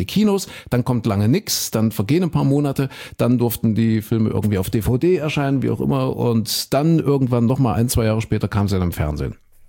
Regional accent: Kuckhöten, Saxony-Anhalt, Germany; ich komme ja aus Kuckhöten in Sachsen-Anhalt und wir hatten eine Kinobar.

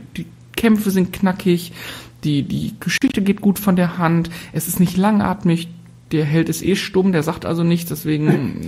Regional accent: North Rhine-Westphalia, Germany; wir kommen ja aus dem Ruhrgebiet

